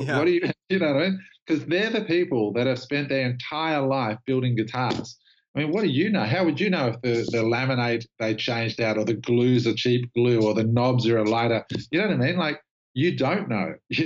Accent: Australia; as an Australian

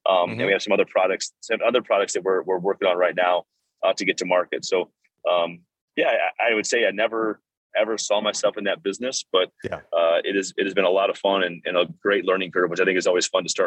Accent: South Dakota, United States; now in Minnesota, United States; So I grew up in South Dakota, we played Duck Duck Goose, but yeah.

